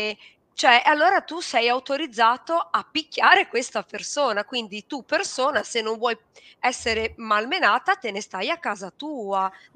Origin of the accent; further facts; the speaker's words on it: Genoa, Liguria, Italy; io sono di Genova